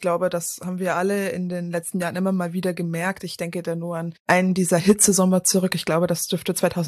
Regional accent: Bad Tölz, Bavaria, Germany; Oder da, wo ich herkomme, aus dem Raum Bad Tölz, Wolfratshausen, Tegernsee, da die Ecke

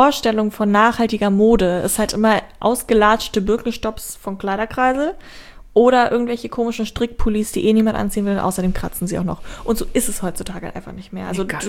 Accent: Braunschweig, Lower Saxony, Germany; Ich bin aus Braunschweig, wo ich herkomme, bis nach Hamburg gefahren

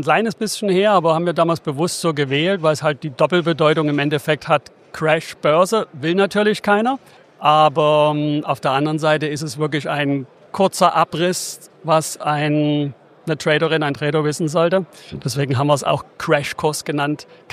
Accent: Dresden, Saxony, Germany; now in Radebeul, Germany; weil Dresden ist meine Heimat. Nicht weit weg von hier in Radebeul wohne und lebe ich

